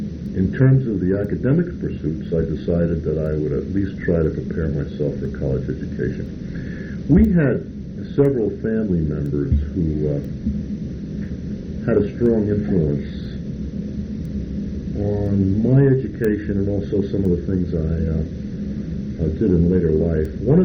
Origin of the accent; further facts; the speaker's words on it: New York City, New York, United States; But I'll tell you, growing up in New York City at that time was really a marvelous experience.